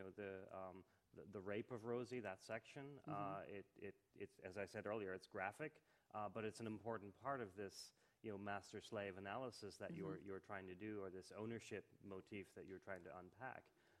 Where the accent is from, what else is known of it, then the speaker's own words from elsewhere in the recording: Dublin, Leinster, Ireland; Yeah, I grew up in Dublin